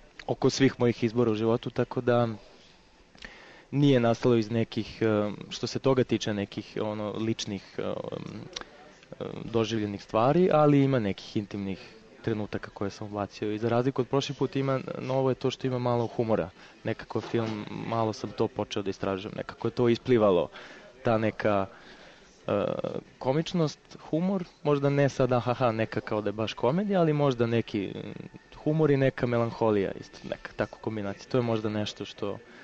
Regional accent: Gornji Milanovac, Šumadija and Western Serbia, Serbia; born there; I snimao sam film u gradu gde sam rođen, u Gornjem Milanovcu

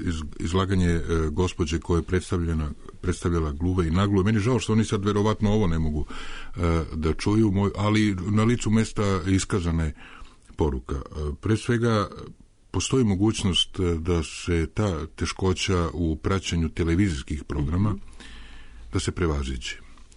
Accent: Serbia; ja sam Srbin, ja živim ovdje

